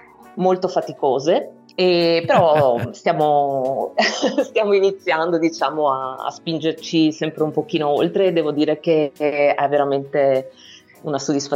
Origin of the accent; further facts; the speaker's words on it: Veneto, Italy; Totalmente venete, ma sono siciliana di adozione